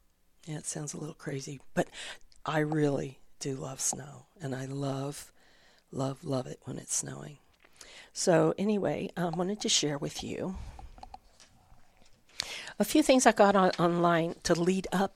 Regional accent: Florida, United States; also born or lived in California; I grew up in Florida and Southern California. And I moved here quite a few years ago for the four seasons.

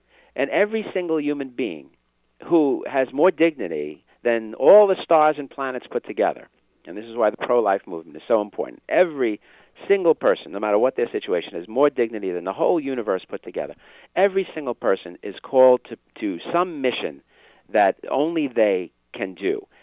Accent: Brooklyn, New York, United States; I'm from Brooklyn, New York. It's not too hard to figure that out. I grew up in Brooklyn in a, you know, not a very religious household.

